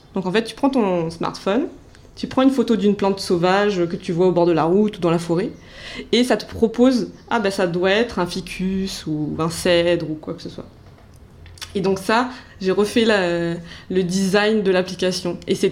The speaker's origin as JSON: {"language": "French", "country": "Réunion", "said": "je viens des îles de la Réunion, donc aller à Clermont-Ferrand avec la neige, c'est un peu hard."}